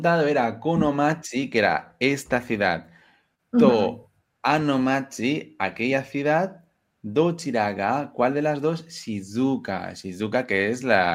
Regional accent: Catalonia, Spain; yo soy de Cataluña, en Cataluña fue como un bombazo

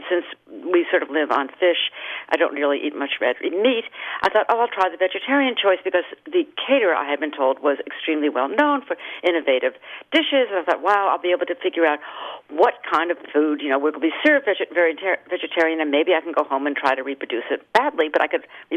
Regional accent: Massachusetts, United States; I was very pleased to see there was nobody from my home state of Massachusetts on that list.

